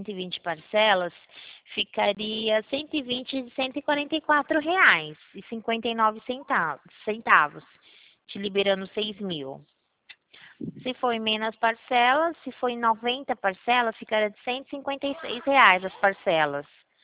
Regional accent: Rio Claro, São Paulo, Brazil; Eu sou aqui de Rio Claro, interior de São Paulo.

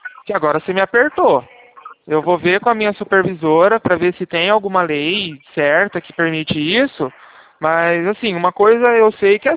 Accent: São Paulo, Brazil; eu sou do interior de São Paulo.

